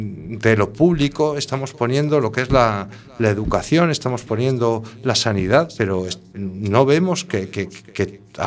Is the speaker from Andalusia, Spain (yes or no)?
no; Madrid, Community of Madrid, Spain; Yo soy de Aluche